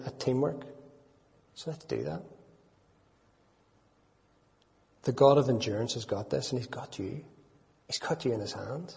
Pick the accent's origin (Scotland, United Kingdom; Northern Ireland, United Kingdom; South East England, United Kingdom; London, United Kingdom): Northern Ireland, United Kingdom; we can't just get out of this because we're from Northern Ireland.